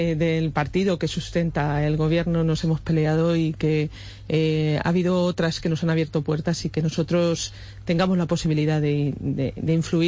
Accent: Campo de Criptana, Castilla-La Mancha, Spain; y yo soy de Campo de Cristana

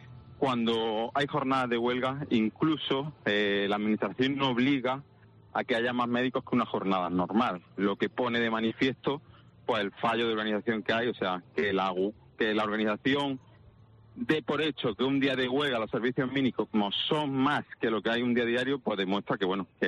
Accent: Andalusia, Spain; moved away as an adult; now in Canary Islands, Spain; yo soy de Andalucía, yo llevo aquí ya en Canarias desde 2013, llevo 10 años.

